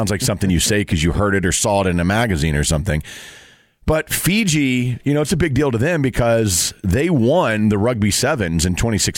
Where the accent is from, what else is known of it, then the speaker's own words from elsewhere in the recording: United States; Because I'm like, you know, they're me. I'm American.